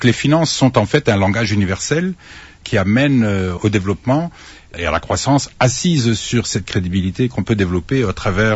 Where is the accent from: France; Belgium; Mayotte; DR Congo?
DR Congo; Kisangani, Tshopo; Nous sommes originaires de Kisangani ou pas loin de Kisangani.